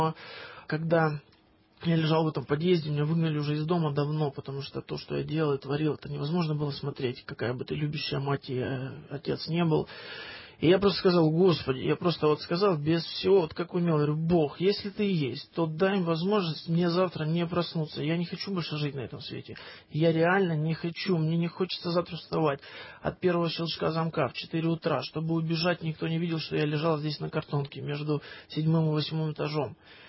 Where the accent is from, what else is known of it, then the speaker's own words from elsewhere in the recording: Russia; born there; Я считаю, что я православный человек, потому что я родился в России.